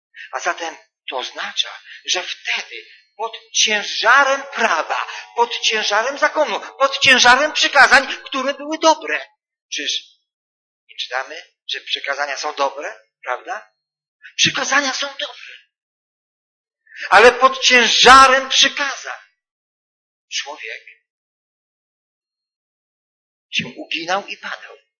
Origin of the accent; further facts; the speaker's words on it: Wrocław, Lower Silesian Voivodeship, Poland; also born or lived in Świnoujście; Pochodzę z Wrocławia, więc ze Świnoujścia, gdzie się uczyłem, wyjechałem do mojego rodzinnego domu